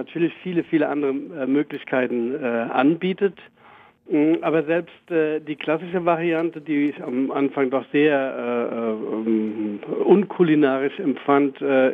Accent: Oldenburg, Lower Saxony, Germany; Als Hafergrütze hier im Norden, ich komme aus Oldenburg

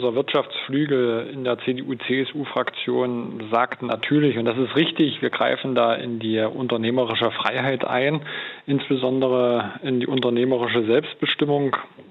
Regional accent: Saxony-Anhalt, Germany; haben wir ja in Anhalt, wo ich herkomme, auch zum ersten Mal das Frauenwahlrecht eingeführt

